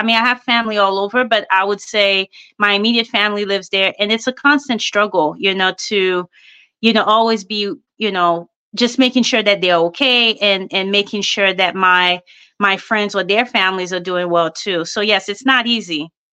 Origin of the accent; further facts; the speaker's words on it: Haiti; I was born in the States, but I grew up in a small island. And growing up on that island definitely shaped who I am.